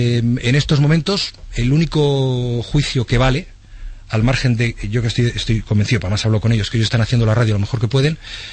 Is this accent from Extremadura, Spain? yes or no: no; Madrid, Community of Madrid, Spain; Es decir, madrileño, sí, yo soy madrileño, tal